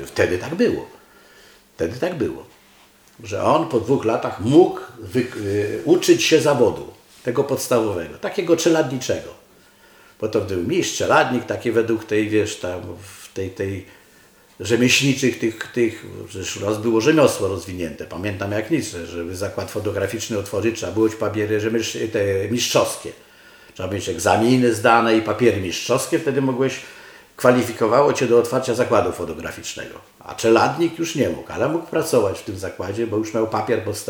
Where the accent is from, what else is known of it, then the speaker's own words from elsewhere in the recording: Warsaw, Masovian Voivodeship, Poland; jak on zobaczył, że ja też z Warszawy